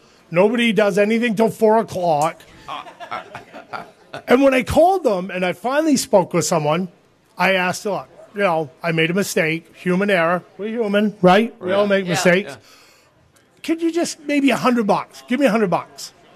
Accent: Gardiner, Maine, United States; Lifelong Mainer.

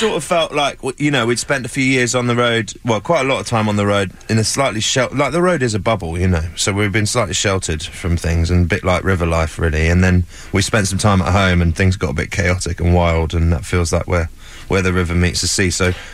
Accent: United Kingdom; we're British

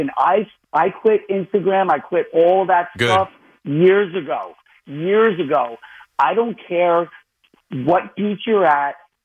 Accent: New York City, New York, United States; Fan. I'm a New Yorker. Yeah, I got a 347 number.

